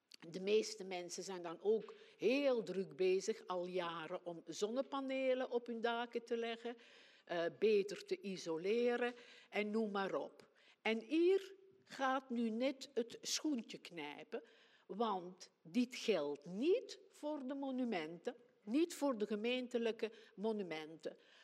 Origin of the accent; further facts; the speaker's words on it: Belgium; now in Tricht, Netherlands; Ik woon al 40 jaar in Tricht. En zoals je hoort ben ik van Belgische afkomst.